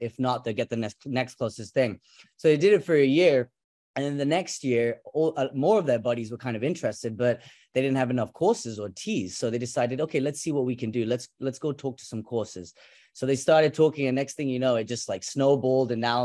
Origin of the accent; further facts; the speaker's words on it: England, United Kingdom; I was born and raised in England.